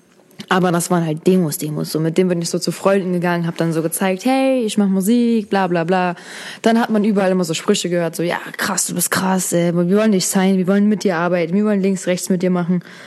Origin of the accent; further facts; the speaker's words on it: Berlin, Germany; born there; ich bin hier in Berlin geboren